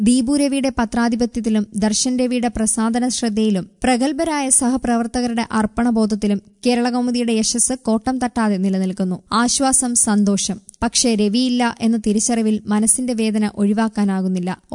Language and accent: Malayalam; Kerala, India; മധ്യ തിരുവിതാംകൂറിൽ ജനിച്ചു വളർന്ന എന്റെ നെറ്റിയിലെ കുരിശടയാളത്തിന്റെ തീക്ഷ്ണത മാറ്റിത്തന്നത് കേരളകൗമുദിയാണെന്ന്.